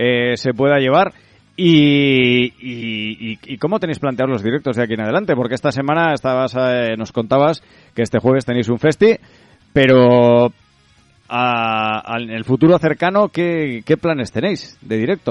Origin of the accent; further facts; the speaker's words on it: Lerín, Navarre, Spain; justo esa semana son también fiestas de mi pueblo y yo creo que parte grande de la población mundial estará mirando a Lerín en Navarra